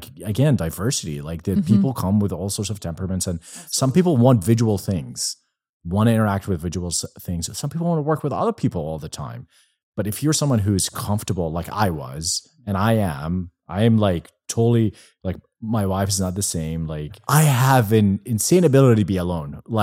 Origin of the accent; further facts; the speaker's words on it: Jordan; now in United States; when I grew up in Jordan, everyone smoked. I smoked. I came to the US.